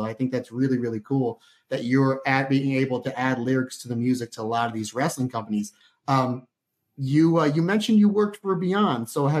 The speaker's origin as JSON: {"language": "English", "region": "Northeast", "country": "United States", "tie": "born or raised there", "said": "Because again, I grew up in the Northeast, so WWF, WWE was king."}